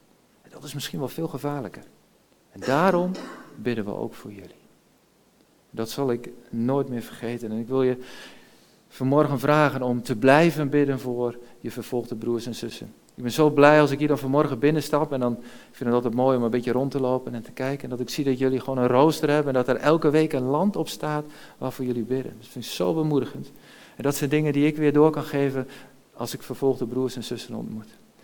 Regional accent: Kampen, Overijssel, Netherlands; maar ik kom uit Kampen en daar houden ze elkaar nogal in de gaten.

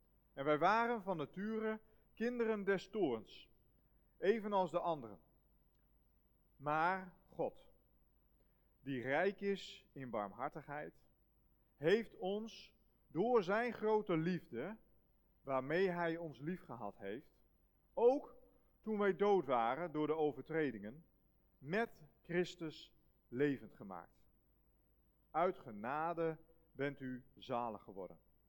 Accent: Groningen, Netherlands; Ik kom uit Groningen.

